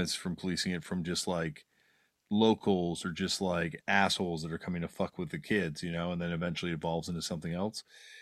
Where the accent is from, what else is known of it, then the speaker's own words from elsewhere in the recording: Toronto, Ontario, Canada; when we growing up in Toronto and stuff